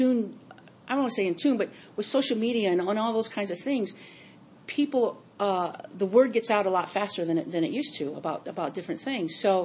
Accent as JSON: {"language": "English", "region": "Indiana", "country": "United States", "said": "You know, when I was a Marine and I would tell people I was from Indiana, Northwest Indiana, well, where's that?"}